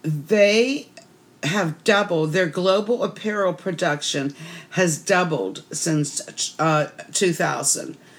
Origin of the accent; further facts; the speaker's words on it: Pennsylvania, United States; It was farming. I mean, I'm from Pennsylvania.